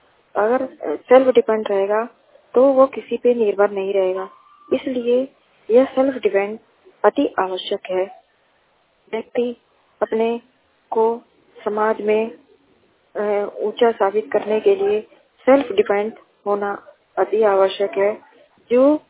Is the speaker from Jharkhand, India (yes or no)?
no; Mau, Uttar Pradesh, India; मैं totally blind लड़की हूँ और मैं मऊ से बिलोंग करती हूँ।